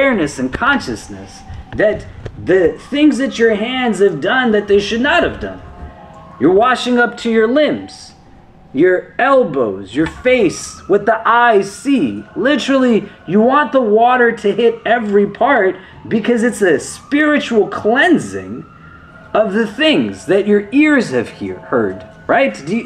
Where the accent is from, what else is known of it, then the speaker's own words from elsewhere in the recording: New York City, New York, United States; We're from New York City. Has anybody seen a horse before?